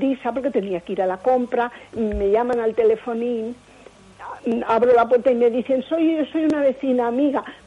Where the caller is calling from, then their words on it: Madrid, Community of Madrid, Spain; Soy de aquí de Madrid.